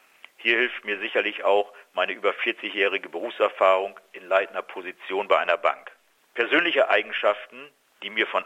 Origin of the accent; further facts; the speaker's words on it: Papenburg, Lower Saxony, Germany; Als Papenburger, der hier geboren wurde und hier lebt und arbeitet, fühle ich mich einfach wohl. Meine Heimatstadt hat auch eine hohe Lebensqualität und eine starke Wirtschaftsleistung.